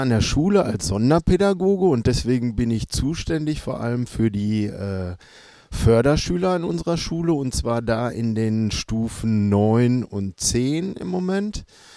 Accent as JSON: {"language": "German", "town": "Gelsenkirchen", "region": "North Rhine-Westphalia", "country": "Germany", "tie": "born or raised there", "said": "weil das in meinem Heimatort Gelsenkirchen-Buer eine lange Tradition hat."}